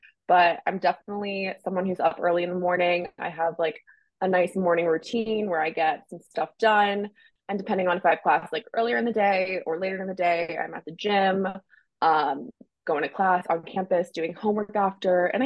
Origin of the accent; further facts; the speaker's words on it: Maine, United States; I grew up in Maine, like skiing and riding horses a lot.